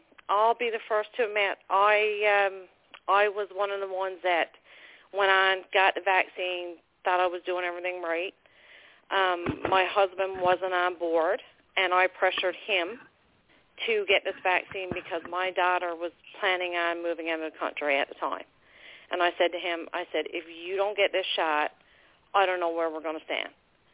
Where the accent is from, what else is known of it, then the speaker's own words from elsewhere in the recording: Newfoundland and Labrador, Canada; accent: Newfoundland; I'm a Newfoundlander. Probably tell by the accent.